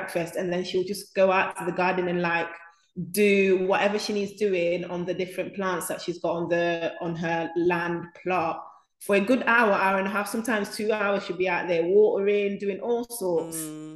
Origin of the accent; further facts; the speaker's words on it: Zanzibar, Tanzania; because I remember like growing up in Zanzibar, and I remember my grandma like doing the garden.